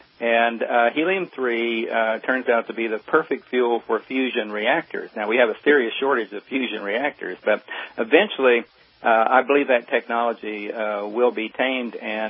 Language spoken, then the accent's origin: English; Coalwood, West Virginia, United States; it's Coalwood on the moon, and you know, where I grew up in West Virginia